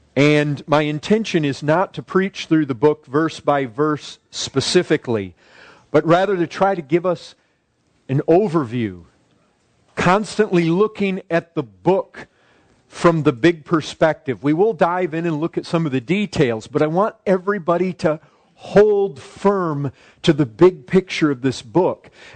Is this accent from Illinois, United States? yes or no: no; Michigan, United States; I remember close to by where I grew up in Michigan, there was a sign that warned of a sharp curve ahead.